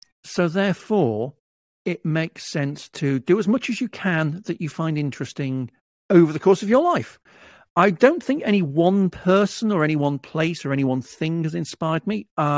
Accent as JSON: {"language": "English", "country": "United Kingdom", "said": "As a Brit, yes"}